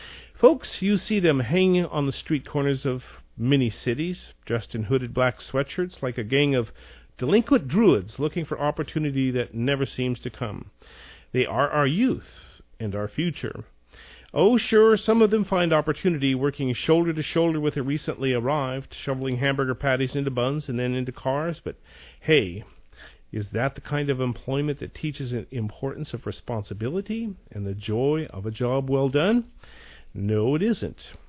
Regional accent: Montana, United States; so many weeds as a boy growing up in Montana, and cleaned so many stalls and stacked so many bales of hay

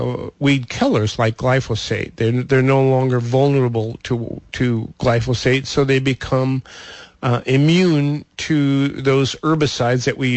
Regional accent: Montana, United States; I know exactly what you're talking about because I come from Montana, and those high-latitude mountain berries are truly yummy.

